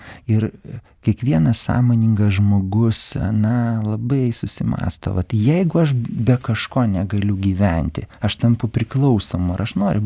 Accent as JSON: {"language": "Lithuanian", "town": "Kaunas", "region": "Kaunas County", "country": "Lithuania", "said": "aš esu kaunietis ir aš tiesiog bėgau ąžolyne"}